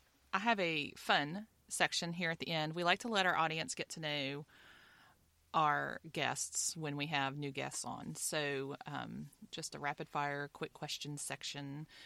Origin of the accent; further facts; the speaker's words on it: West Virginia, United States; now in South Carolina, United States; You know, I live in South Carolina and they do the same thing here. And I grew up in West Virginia and it's pop all the way there.